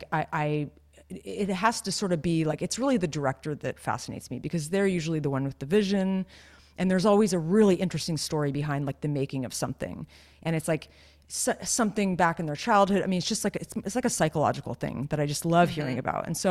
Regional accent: California, United States; I grew up near Santa Cruz. I was very exposed to surfing.

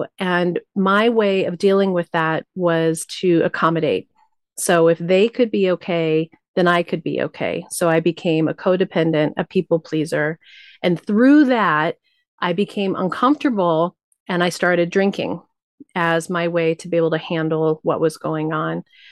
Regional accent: New Mexico, United States; I was raised Tibetan Buddhist in New Mexico.

